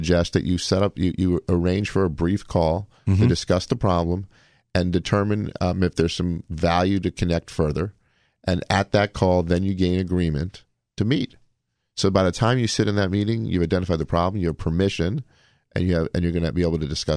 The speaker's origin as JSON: {"language": "English", "town": "Dallas", "region": "Texas", "country": "United States", "said": "No, I'm from Dallas. I'm a Cowboy fan."}